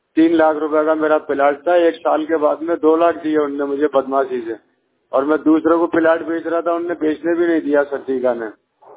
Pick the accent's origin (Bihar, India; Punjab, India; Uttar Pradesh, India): Uttar Pradesh, India; Sambhal; मैं यूपी जिला संभल का रहने वाला हूँ। हयात नगर थाना पड़ता है मेरा, मोहल्ला बूढ़ा।